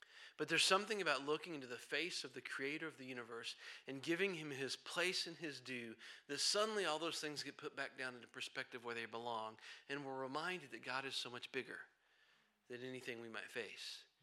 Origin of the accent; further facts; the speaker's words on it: Johnson City, Tennessee, United States; I come from Johnson City, Tennessee.